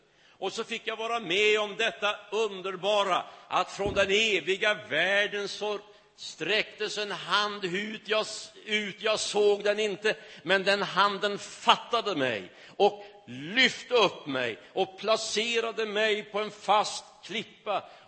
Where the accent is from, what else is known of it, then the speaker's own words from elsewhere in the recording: Skövde, Västra Götaland County, Sweden; also born or lived in Småland; Jag växte upp i Skövde. Även om jag är född i Småland, jag håller hårt på det. Jag är smålänning.